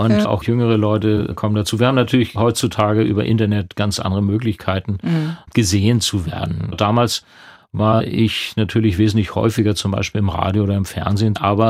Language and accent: German; Germany; Als Deutscher, Weißer und dann schwarze Musik können wir sowieso nicht.